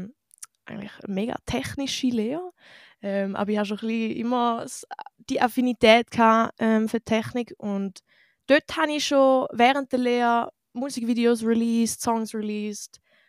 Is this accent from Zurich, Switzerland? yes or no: no; St. Gallen, Switzerland; Ich komme aus St. Gallen und mache das Ganze sicher schon 7-8 Jahre.